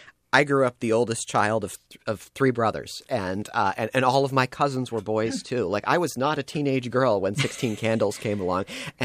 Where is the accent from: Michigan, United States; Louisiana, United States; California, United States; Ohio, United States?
Michigan, United States; Ann Arbor; I'm 43 and I grew up in Ann Arbor, Michigan, at a time when in pop culture, which I loved as much then as I do now, was mostly a coastal thing.